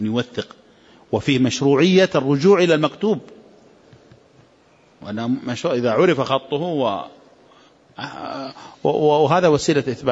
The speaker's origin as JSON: {"language": "Arabic", "region": "Najd", "country": "Saudi Arabia", "said": "لكن عندنا في نجد إذا قال أوصيت بثلث مالي"}